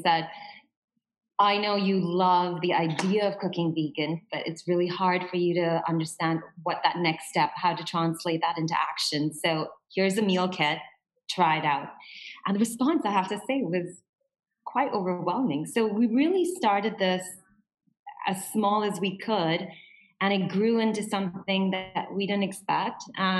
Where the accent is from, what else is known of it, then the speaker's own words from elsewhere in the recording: India; now in Dubai, United Arab Emirates; So I'm from India.